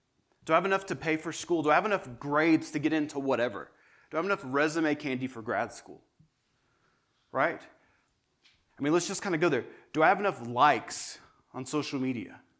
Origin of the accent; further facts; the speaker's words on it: Texas, United States; I'm from Texas. We don't get things that big in Texas.